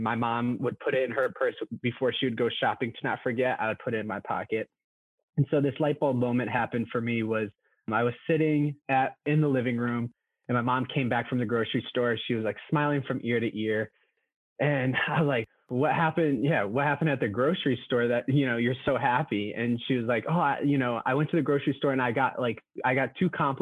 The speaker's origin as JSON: {"language": "English", "town": "Chicago", "region": "Illinois", "country": "United States", "said": "I'm from Chicago"}